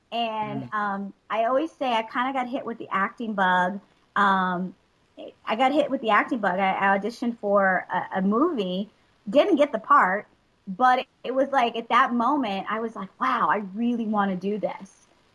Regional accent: Dallas, Texas, United States; also born or lived in Odessa, Texas; I grew up in, I was born in Odessa, Texas, and I grew up in Dallas, Texas.

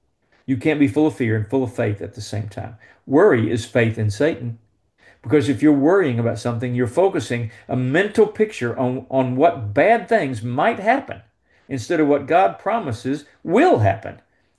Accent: Mason, Texas, United States; I grew up in Mason, Texas, down by Fredericksburg.

